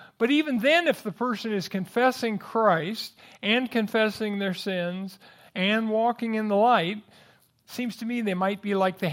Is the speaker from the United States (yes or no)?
yes; California, United States; Or I grew up in California, and Blythe is a place you wouldn't want to be the mayor, I don't think.